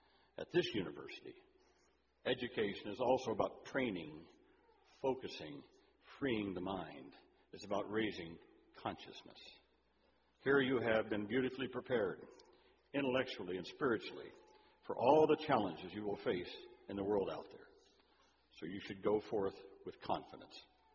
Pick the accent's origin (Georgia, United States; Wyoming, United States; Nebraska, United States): Georgia, United States; Cumming; Father John Ryan was the pastor at St. John's Church in my hometown of Cumming.